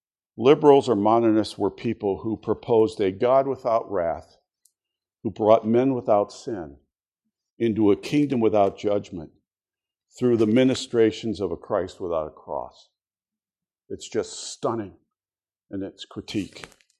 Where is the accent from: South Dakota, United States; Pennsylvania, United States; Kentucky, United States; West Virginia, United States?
Pennsylvania, United States; Altoona; born there; I was born in Altoona, Pennsylvania. I was a week old, and I was enrolled in the cradle roll at the First Baptist Church in Altoona, Pennsylvania